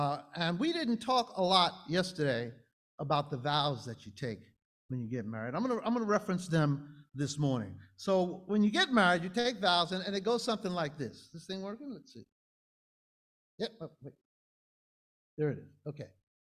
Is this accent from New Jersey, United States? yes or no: no; Brooklyn, New York, United States; we are originally from New York. We're original New Yorkers. We were born right across the river in Brooklyn. Brooklyn, USA, that's right.